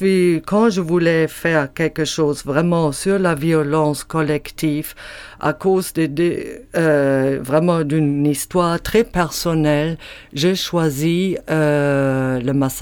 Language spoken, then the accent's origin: French; Germany; c'est la culture avec laquelle moi j'ai grandi en Allemagne